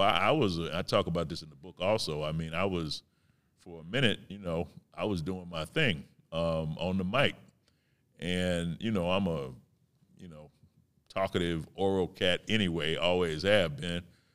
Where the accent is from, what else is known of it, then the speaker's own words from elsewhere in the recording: Detroit, Michigan, United States; I mean, I'm from Detroit, like, you know, you might see a pimp in the street rhyming.